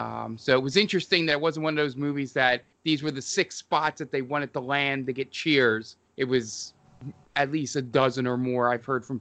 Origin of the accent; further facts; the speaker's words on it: Philadelphia, Pennsylvania, United States; since going to a movie theater to watch being a Philadelphian